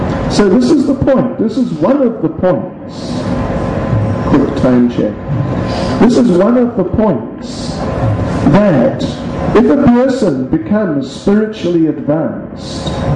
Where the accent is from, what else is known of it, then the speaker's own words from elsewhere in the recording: New Zealand; you're all South Africans, I'm from New Zealand.